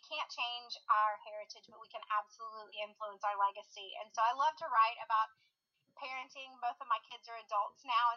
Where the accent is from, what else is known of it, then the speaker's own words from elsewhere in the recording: Texas, United States; I'm joining you from Weatherford, Texas, just west of the Fort Worth Metroplex. I've been in the Fort Worth Metroplex my entire life, moved a little west after I got married